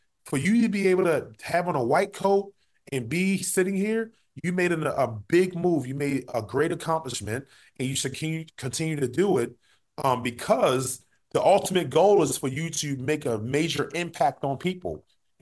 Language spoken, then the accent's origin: English; Baltimore, Maryland, United States; And we had an opportunity to showcase who we are and who I was from Baltimore.